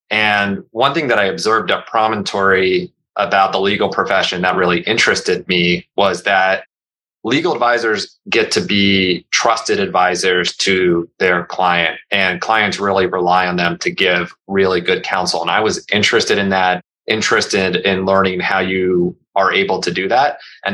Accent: Los Angeles, California, United States; moved away as an adult; So I grew up in the Los Angeles area. I grew up in San Fernando Valley, which is the north part of Los Angeles.

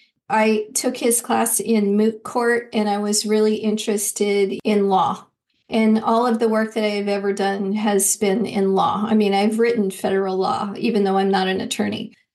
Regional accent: Arizona, United States; So again, I'm Mexican. I grew up in Arizona and I grew up poor.

